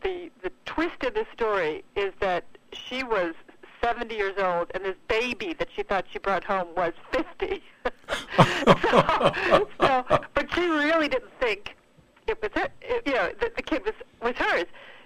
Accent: Ireland; Oh, no. I'm Irish.

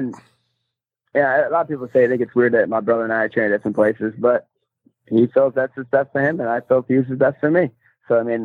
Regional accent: Monroe, United States; I still box, you know, 3-4 days a week, you know, out of my hometown in Monroe, where I started.

